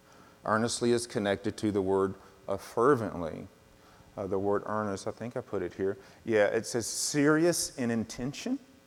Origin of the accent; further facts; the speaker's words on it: the South, United States; I come from the South where people preached with you a little bit.